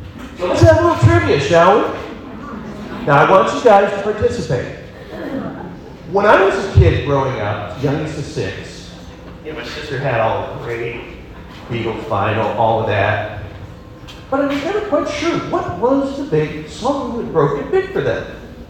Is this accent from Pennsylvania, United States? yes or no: no; Longwood, Florida, United States; I said, I'm from this little bedroom community north of Orlando called Longwood.